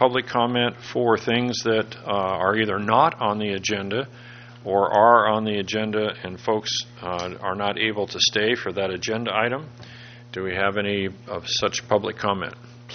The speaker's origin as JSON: {"language": "English", "town": "Seattle", "region": "Washington", "country": "United States", "said": "Apparently, I'm from Seattle."}